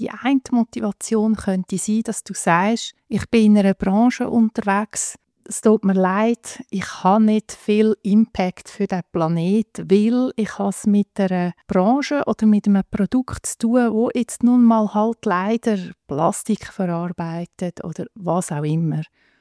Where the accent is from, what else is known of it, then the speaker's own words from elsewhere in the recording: Zug, Switzerland; Aber ich kann von meiner Heimat reden, Zuggerland.